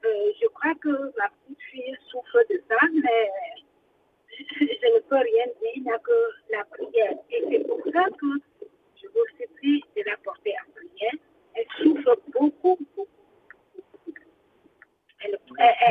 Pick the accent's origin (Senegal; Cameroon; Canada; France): Cameroon; du Cameroun.